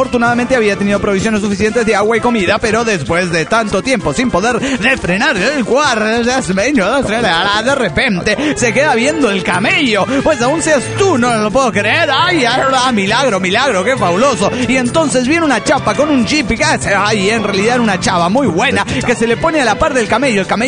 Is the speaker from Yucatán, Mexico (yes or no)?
no; Tuxtla Gutiérrez, Chiapas, Mexico; de Tuxtla Gutiérrez, Chiapas, México.